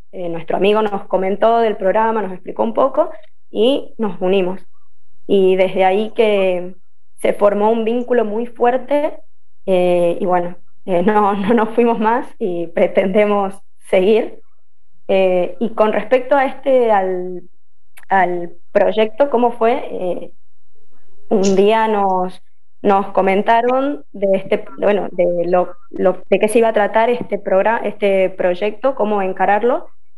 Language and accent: Spanish; Tucumán, Argentina; de Tucumán, soy profesora de educación física.